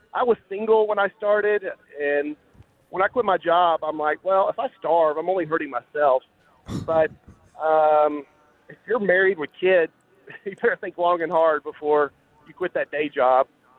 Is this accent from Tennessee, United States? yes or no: yes; Lebanon, Tennessee, United States; because I grew up in Lebanon.